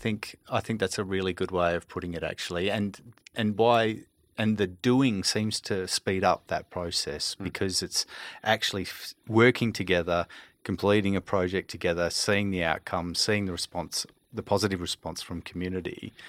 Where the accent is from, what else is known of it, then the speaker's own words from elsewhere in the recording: Australia; Like, we do have that culture over here